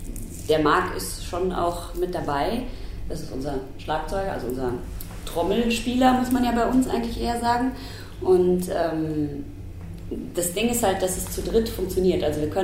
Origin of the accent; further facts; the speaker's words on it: North Rhine-Westphalia, Germany; now in Munich, Germany; Ich komme eigentlich aus dem Ruhrpott und war in München, weil ich da gearbeitet habe als Schauspielerin